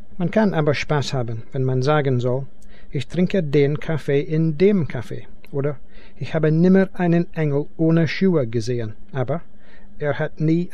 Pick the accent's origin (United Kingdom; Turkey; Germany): United Kingdom; Scotland; German is a second language; now in England, United Kingdom; ich komme ursprünglich aus Schottland. Aber ich wohne heutzutage in England.